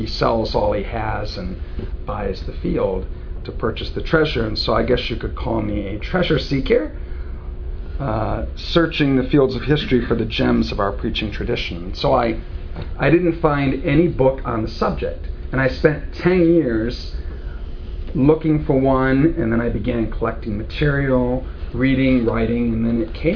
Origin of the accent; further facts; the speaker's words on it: Waterloo, Iowa, United States; I was born and raised in Waterloo, Iowa.